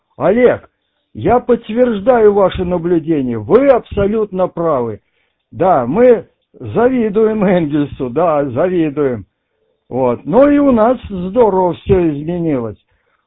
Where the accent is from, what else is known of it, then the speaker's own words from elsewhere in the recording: Volga region, Russia; also born or lived in Siberia; жил в Сибири, 23 года прожил в Сибири, а сюда снова вернулся. Я волжанин, я и родился на Волге